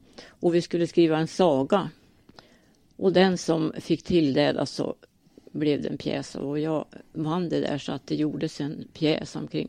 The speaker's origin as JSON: {"language": "Swedish", "town": "Skorped", "region": "Västernorrland County", "country": "Sweden", "tie": "born or raised there", "said": "Jag är född i Skorped. Bor fortfarande där. Har bott där nästan hela mitt liv."}